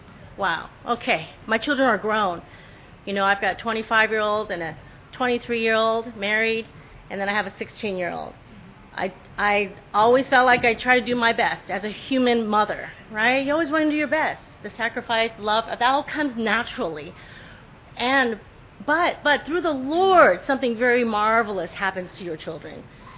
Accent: Chattanooga, Tennessee, United States; I'm sister from Chattanooga, Tennessee.

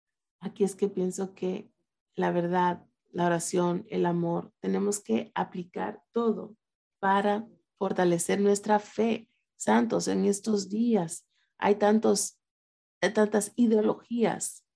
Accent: China; Spanish is a second language; Y yo vengo de la China, de un gobierno que indoctrinaba con propaganda y con ideas falsas.

